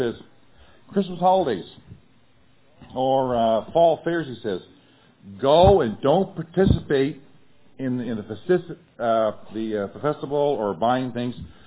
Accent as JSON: {"language": "English", "region": "Nova Scotia", "country": "Canada", "said": "Now, I'm a kind of a backwoods, rough and tumble-like Nova Scotian, lumberjack person, fisherman and so on"}